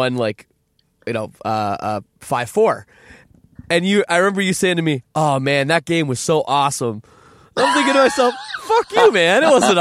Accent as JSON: {"language": "English", "town": "Toronto", "region": "Ontario", "country": "Canada", "said": "Like, dude, well, I'm from Toronto. What do you want from me?"}